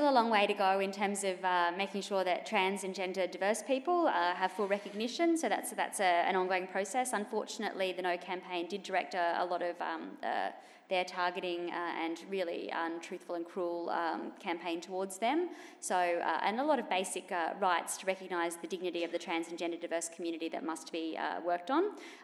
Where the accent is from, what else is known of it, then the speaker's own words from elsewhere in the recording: Brisbane, Queensland, Australia; I mentioned earlier that I am from Brisbane